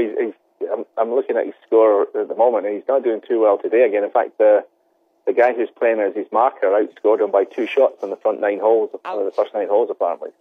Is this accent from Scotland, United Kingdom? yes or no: yes; Scotland, United Kingdom; Well, where I come from, I'm from Scotland, where we invented the game